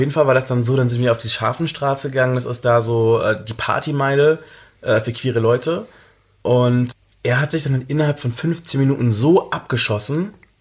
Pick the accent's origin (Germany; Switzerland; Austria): Germany; Cologne, North Rhine-Westphalia; Ich komme ursprünglich aus Köln, beziehungsweise habe da mal gewohnt, habe da eine tolle Zeit gehabt.